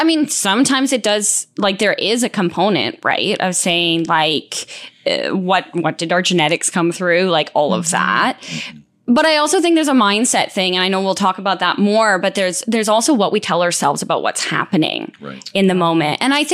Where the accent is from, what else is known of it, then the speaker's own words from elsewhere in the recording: Canada; Me growing up in Canada, as soon as it gets above 30 degrees and there's any humidity